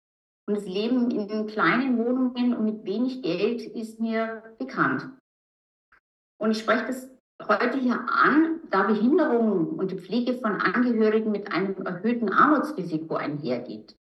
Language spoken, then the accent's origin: German; Bavaria, Germany; Ich komme aus dem tiefsten Allgäu, dort bin ich aufgewachsen. Ganz abgeschieden in einer Mischung aus Arbeitersiedlung und Bullabü.